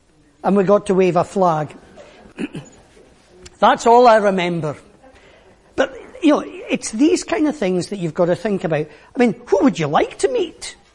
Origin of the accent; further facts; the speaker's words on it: Langley, United Kingdom; I do remember the Queen arriving in my hometown when I was at school